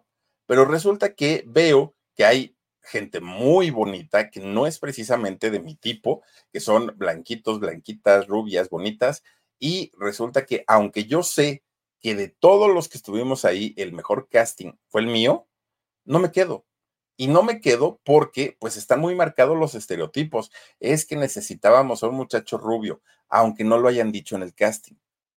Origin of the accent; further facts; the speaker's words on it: Mexico; pero así somos los mexicanos, ¿no?